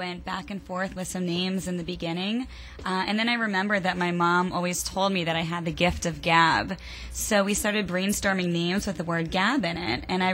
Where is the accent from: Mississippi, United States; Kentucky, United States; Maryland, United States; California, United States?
Maryland, United States; Rockville; now in New York City, United States; I'm actually from Rockville, Maryland, but I currently live in New York City now.